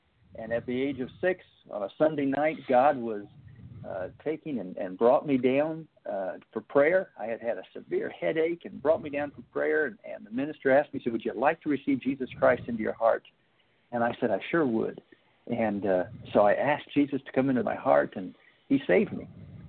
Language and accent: English; Indiana, United States; now in Jacksonville, United States; My wife and I, Tarina, we live in Jacksonville, Florida, but my original home was in Indiana. I'm a Midwesterner, raised on the farm, and grew up then in my adolescent years in near Indianapolis.